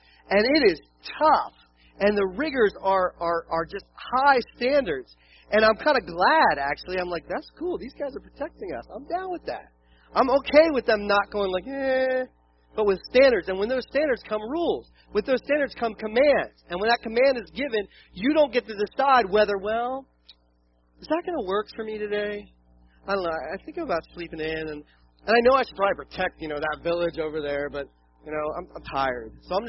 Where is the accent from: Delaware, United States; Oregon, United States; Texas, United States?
Delaware, United States; I'm a city boy, and I grew up in Delaware, and that's where I live, and we were just south of Philly.